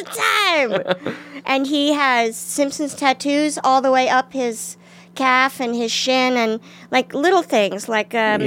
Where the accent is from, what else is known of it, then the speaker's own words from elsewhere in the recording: Washington, District of Columbia, United States; Washington